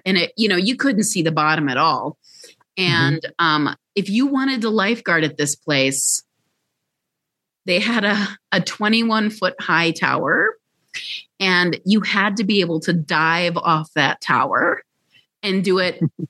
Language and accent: English; Chicago, Illinois, United States; also born or lived in overseas; after living overseas, I grew up in Chicago.